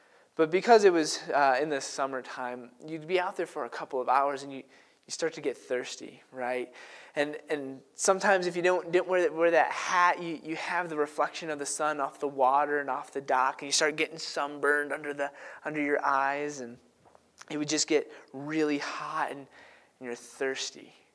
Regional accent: New York, United States; While I was growing up in New York, we would take a yearly trip out to my grandparents' cottage that was on a lake.

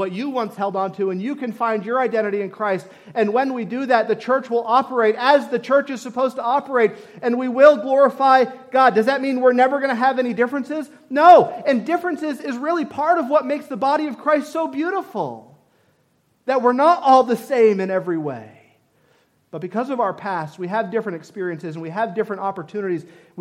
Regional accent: Vermont, United States; She grew up in Massachusetts. I grew up in Vermont.

